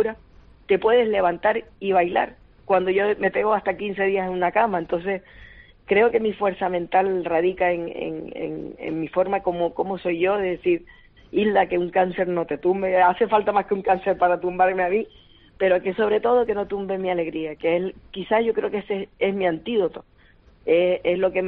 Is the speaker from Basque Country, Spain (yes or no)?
no; Canary Islands, Spain; y yo, mi tierra canaria